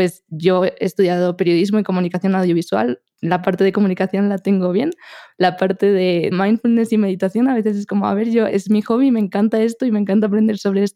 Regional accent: Spain; accent: Spanish; ya tengo una mezcla de acentos que no sé ni de dónde tengo el acento. Pero sí, mi acento es español, obviamente.

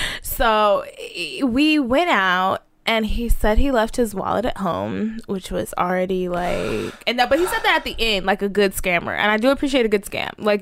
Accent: Dallas, Texas, United States; So, yeah, I'm a bird from Dallas.

